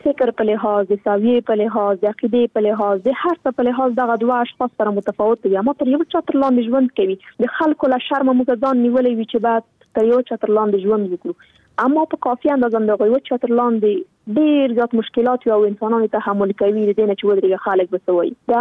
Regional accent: Afghanistan; نن ورځ موږ څومره کلونه کېږي چې په افغانستان کې جګړه روانه ده. زه خو شخصا په جګړه کې پیدا شوی یم، دا په جګړه کې رالویه شولم

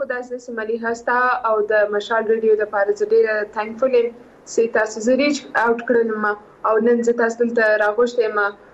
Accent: Quetta, Balochistan, Pakistan; او زه سیم په کوټه کې پیدا شوم

